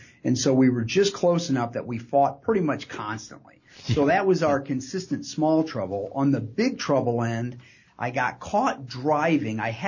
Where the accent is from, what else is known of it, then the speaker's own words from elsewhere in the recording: Pemberville, Ohio, United States; I grew up in Pemberville, Ohio, and so my dad always had us kind of working and moving